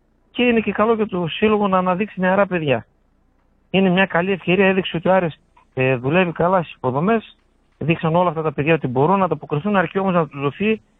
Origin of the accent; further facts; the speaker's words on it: Kavala, Eastern Macedonia and Thrace, Greece; δεν είμαστε Χωριανοί, εγώ είμαι από Καβάλα.